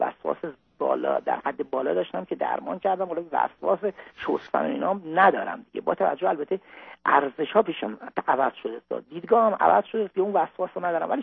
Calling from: Iran; میبخشید، من از ایران هستم

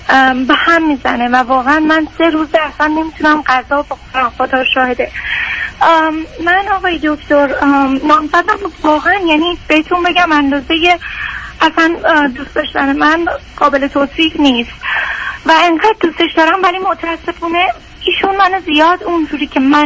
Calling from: Minnesota, United States; من از مینوسودا از امریکا هستم

